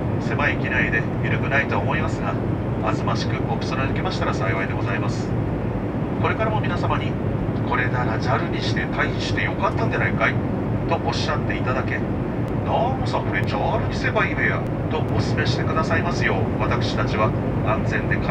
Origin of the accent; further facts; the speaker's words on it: Otaru, Hokkaido, Japan; 私は当便の機長で北海道小樽市出身です。靴下履くとき4個以上っていう残機が大好きな